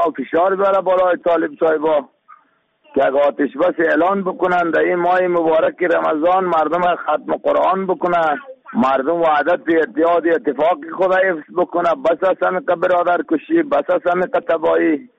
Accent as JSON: {"language": "Persian", "country": "Afghanistan", "said": "ما شما افغان هستیم"}